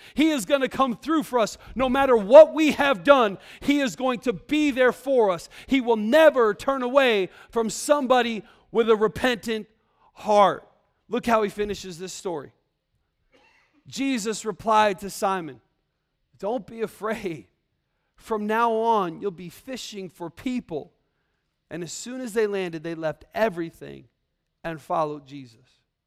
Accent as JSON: {"language": "English", "region": "Iowa", "country": "United States", "tie": "born or raised there", "said": "So I grew up in Iowa, which is, if you know this, man, the Hawkeye state is a wrestling state."}